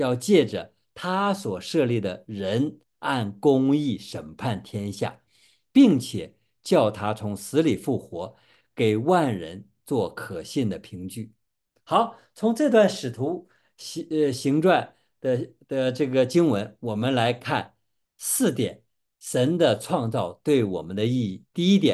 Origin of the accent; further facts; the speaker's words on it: China; 实际上希腊人跟我们中国人是一样的，就都喜欢拜很多的神明